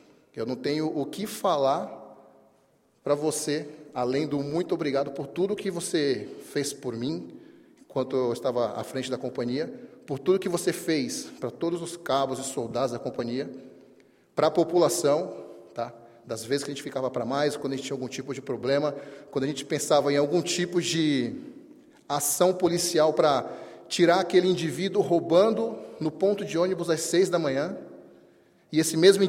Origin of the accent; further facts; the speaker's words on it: São Paulo, Brazil; quando eu vim transferido para São Bernardo do Campo, que eu sou de São Paulo.